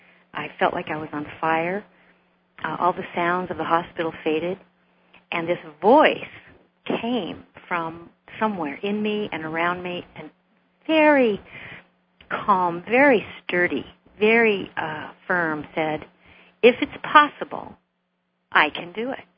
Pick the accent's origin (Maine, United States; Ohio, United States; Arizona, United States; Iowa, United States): Arizona, United States; born there; I was born in near Arizona